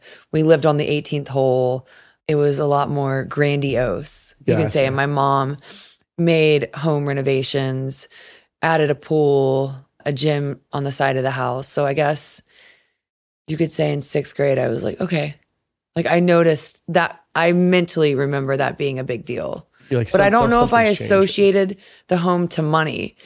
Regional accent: Charlotte, North Carolina, United States; was able to pick up clients really quickly because I was from Charlotte.

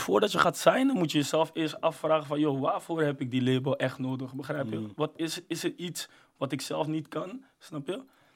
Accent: Amsterdam, North Holland, Netherlands; Ik kom uit de Bijlmer en financieel gezien was het echt goede steun.

